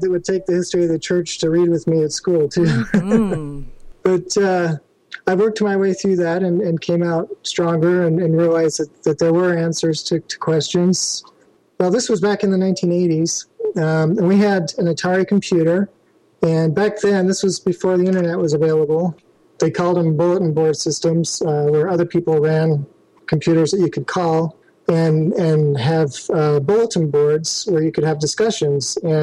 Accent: Utah, United States; but I grew up in the Salt Lake Valley, and my parents had a library of LDS books that I read as a kid

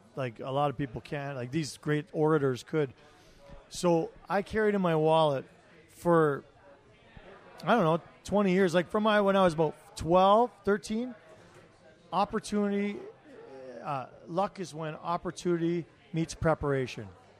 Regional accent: Toronto, Ontario, Canada; now in Calgary, Canada; And I moved here 23 years ago I went to university in Ottawa. I'm originally from Toronto, and I'm a Calgarian.

